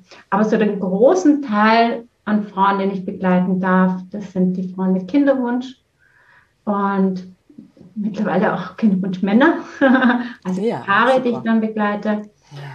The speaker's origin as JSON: {"language": "German", "region": "Vienna", "country": "Austria", "tie": "born or raised there", "moved": "as an adult", "lives_now": "Heimenkirch, Germany", "said": "Ich komme ursprünglich aus Wien, bin in Wien geboren und aufgewachsen und bin dann über die Liebe nach Deutschland gekommen vor über 20 Jahren und wohne jetzt und wirke und arbeite im Allgäu, also ganz im Süden von Deutschland, in Heimenkirch."}